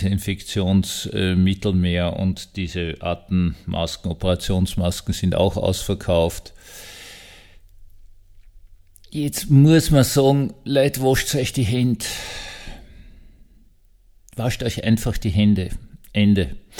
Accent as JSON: {"language": "German", "country": "Austria", "said": "also ich war als Österreicher, habe also absolut kein Verständnis für diese Faschingsumzüge"}